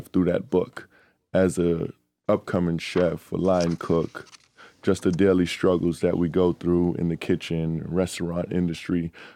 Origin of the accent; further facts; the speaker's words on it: Bronx, New York, United States; You know, I was born and raised in the Bronx, and he went to local restaurants that I actually went as a kid and growing up.